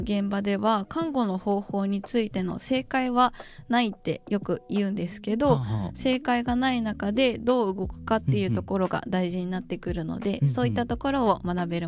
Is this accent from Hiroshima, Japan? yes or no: yes; Hiroshima, Japan; 広島市出身ですね。